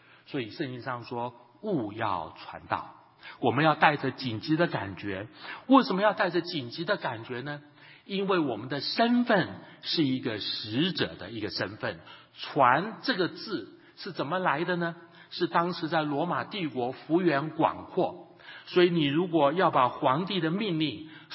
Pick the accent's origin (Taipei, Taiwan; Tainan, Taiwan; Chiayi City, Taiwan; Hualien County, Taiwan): Chiayi City, Taiwan; Chiayi; 我想我在嘉义长大，台湾的嘉义长大